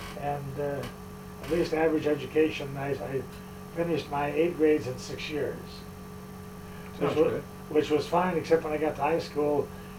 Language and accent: English; Minnesota, United States; So I grew up in Minnesota. My father was a farmer, raised purebred hogs and cattle